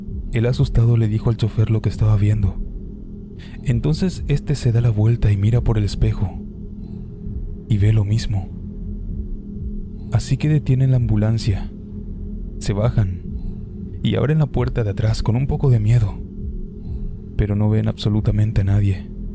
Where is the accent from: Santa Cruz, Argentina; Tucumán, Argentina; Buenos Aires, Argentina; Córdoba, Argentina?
Tucumán, Argentina; San Pablo; soy de San Pablo, Tucumán. Esta es una localidad muy chica